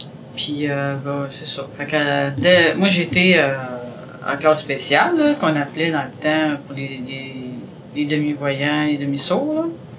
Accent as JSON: {"language": "French", "town": "Montreal", "region": "Quebec", "country": "Canada", "tie": "born there", "said": "moi, je suis née à Montréal, là."}